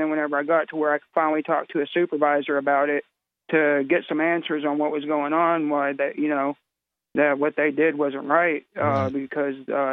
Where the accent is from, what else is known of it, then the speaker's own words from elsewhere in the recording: Oklahoma, United States; Yeah, it's pretty scary because I came from the Oklahoma area. I used to cop block down there before I came up here.